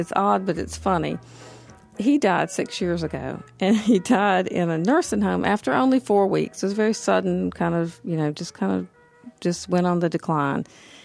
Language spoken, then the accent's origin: English; the South, United States; And I'm a Southerner. I grew up in a very tiny house with a great big garden out back